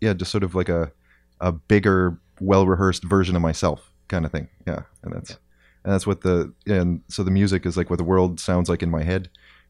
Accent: Timmins, Ontario, Canada; also born or lived in Sudbury; now in Hamilton, Canada; I grew up in Timmins, Ontario, South Porcupine, actually, which is like a small mining town just outside of Timmins. And then spent the better part, and I do mean the better part of my 20s in Sudbury, and I still go back every season or so.

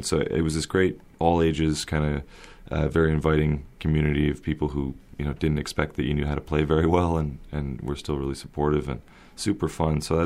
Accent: London, Ontario, Canada; Sure. Well, I grew up in London, Ontario, and I played in bands around there

